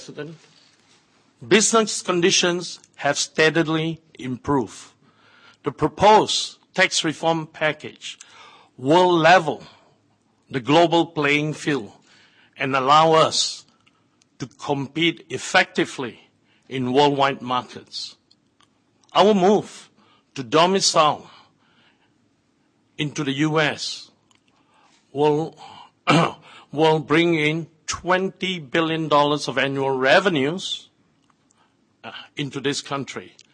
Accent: Malaysia; moved away as an adult; back in 1971, I was just an 18-year-old skinny kid growing up in Malaysia

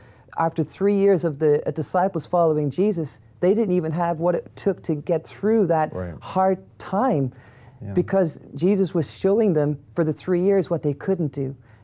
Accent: Ireland; growing up in Ireland, we had this saying

